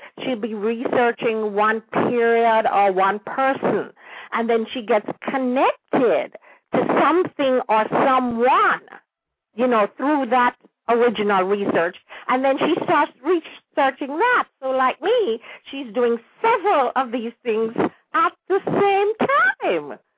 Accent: Kingston, Jamaica; I was born and raised in Kingston, but we went to that part of the island by diesel.

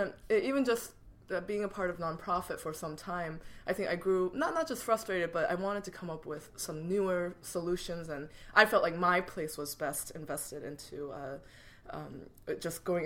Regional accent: United States; just because, you know, I am Korean American.

